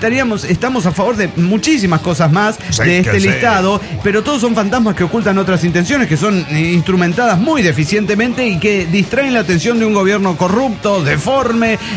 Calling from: Dallas, Texas, United States; de Dallas, Texas.

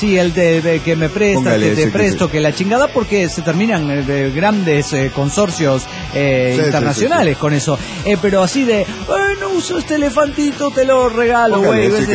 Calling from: Guadalajara, Jalisco, Mexico; Soy genéticamente incomprensible de Guadalajara, Jalisco, México.

